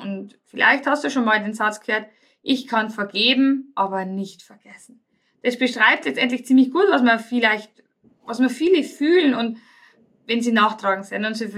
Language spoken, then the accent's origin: German; Bavaria, Germany; also bei uns in Bayern sagt man, ziemlich bockig.